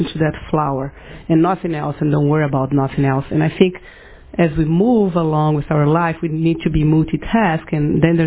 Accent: Brazil; English is a second language; You guys probably noticed from my accent, I'm from Brazil, so English is actually my third language

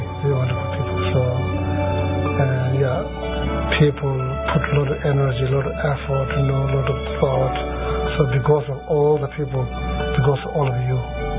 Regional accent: Sikkim, India; I'm from Sikkim. I was born in Sikkim.

